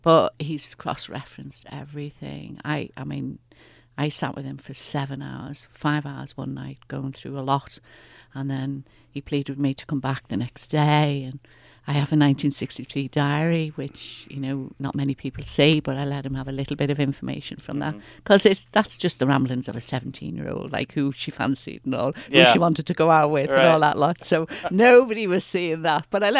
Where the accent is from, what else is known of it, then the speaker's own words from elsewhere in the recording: Dublin, Leinster, Ireland; accent: Irish; Oh, that's the Irish in me. I'm from Dublin.